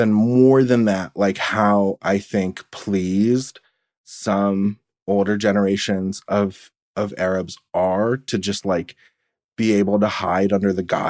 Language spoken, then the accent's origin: English; Midwest, United States; I think there's a lot of like invalidation of like my own experience that came along with growing up in the Midwest.